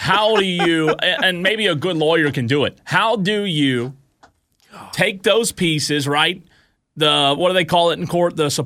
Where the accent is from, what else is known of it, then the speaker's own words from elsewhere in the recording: Southern United States, United States; accent: southern drawl; I guess it's my southern drawl there that did me. Hey, look, finally my thick southern accent works for something.